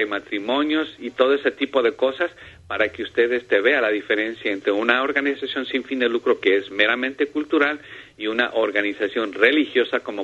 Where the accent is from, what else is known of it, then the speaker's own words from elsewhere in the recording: Ecuador; yo soy ecuatoriano, obviamente